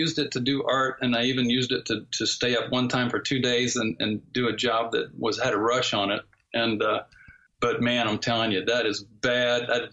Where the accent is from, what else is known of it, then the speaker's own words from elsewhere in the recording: the South, United States; Well, I grew up in the South, and that's the Bible Belt. And there's a church in every corner.